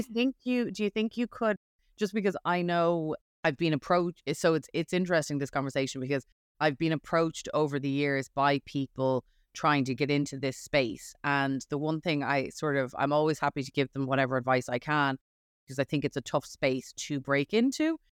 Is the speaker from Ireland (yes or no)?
yes; Ireland; I'm from Ireland originally